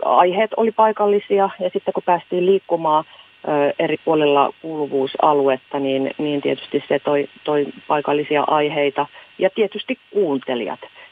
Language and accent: Finnish; Kankaanpää, Satakunta, Finland; mä olin Kankaan päästä kotoisin, että mulla oli sen verran niin kuin tämmöinen kotikenttäetu